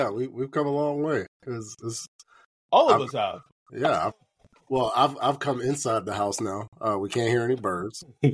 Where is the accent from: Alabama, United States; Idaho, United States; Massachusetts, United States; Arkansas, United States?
Alabama, United States; I'm from Alabama. You guys, like you guys know in the South